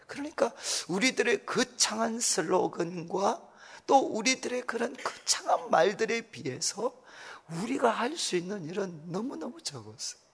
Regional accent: Daegu, South Korea; 저도 대구에 소위 가난한 곳에서 자랐기 때문에 가난한 그 모습에 대해서 그렇게 낯설지 않습니다.

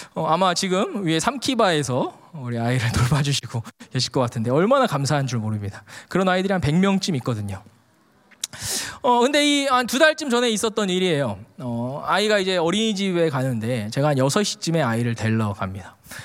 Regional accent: Daejeon, South Korea; 저는 고향이 대전이거든요. 네, 한화 팬이에요.

